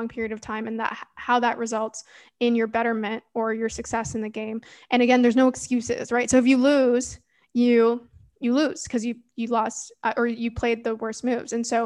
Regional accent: Canada; Well, so I'm from Canada. We don't really have soccer teams that we follow as much as, you know, in Europe.

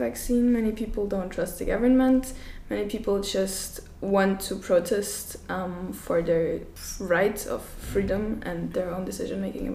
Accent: Austria; English is a second language; now in Mostar, Bosnia and Herzegovina; I am from Austria and 16 years old, and right now I'm studying in UWC Mostar, Bosnia Herzegovina.

